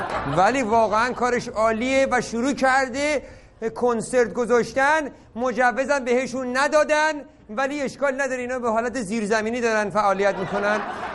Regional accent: Isfahan, Iran; من اصفهانیم، تا این پیرن سوراخ نشه بنده عوضش نمی کنم.

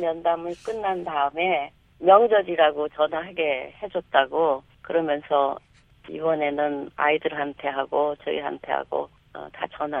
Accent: United States; 그런 발언을 할 위치인가 같은 미국 사람으로서 아쉽네요.

